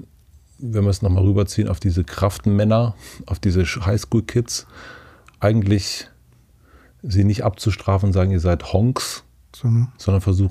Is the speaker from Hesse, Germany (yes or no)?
no; Berlin, Germany; Und wir schämen uns als Berliner, dass es hier so dreckig ist.